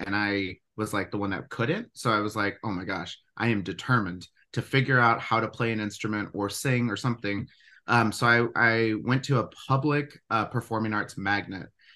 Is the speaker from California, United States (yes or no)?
yes; San Jose, California, United States; My grandpa, they're all of my family is actually from Los Angeles. I know I said I'm from San Jose, but they all play music.